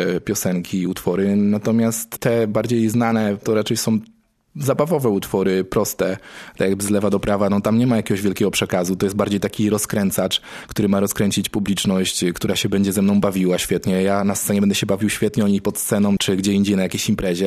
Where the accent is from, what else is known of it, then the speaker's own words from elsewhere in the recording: Opoczno, Łódź Voivodeship, Poland; Ja w ogóle, tak jak wspomniałem, pochodzę z Opoczna. Tam u nas mocno kultywowana jest ta tradycja muzyki ludowej opoczyńskiej.